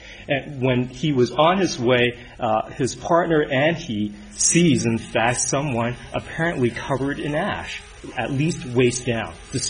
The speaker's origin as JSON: {"language": "English", "town": "San Diego", "region": "California", "country": "United States", "said": "I was the government trial counsel. I'm from San Diego."}